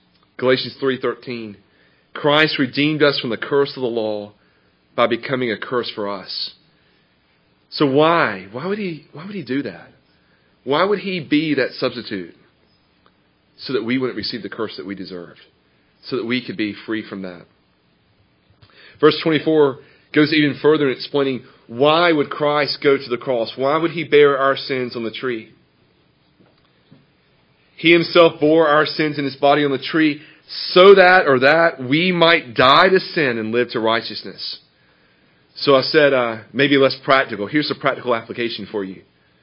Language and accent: English; Georgia, United States; I grew up in Georgia, hence that incredible accent you're hearing.